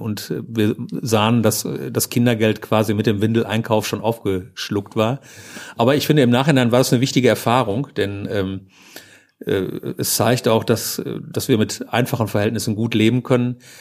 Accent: North Rhine-Westphalia, Germany; Und dann haben meine Eltern in Körde ein Haus gebaut und dann habe ich meine Kindheit in Körde verbracht.

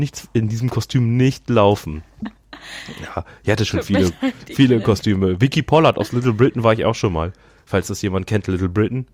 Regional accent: Düsseldorf, North Rhine-Westphalia, Germany; bin ja gebürtiger Düsseldorfer.

